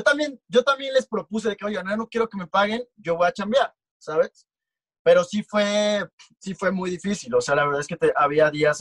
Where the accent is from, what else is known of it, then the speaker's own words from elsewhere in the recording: Comalcalco, Tabasco, Mexico; yo soy de Tabasco. Soy de un pequeño pueblito llamado Comalcalco.